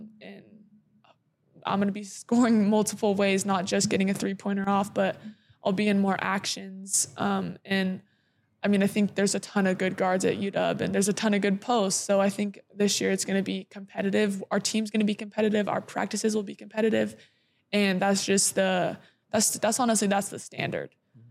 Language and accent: English; Canada; I want people to know that I'm Canadian.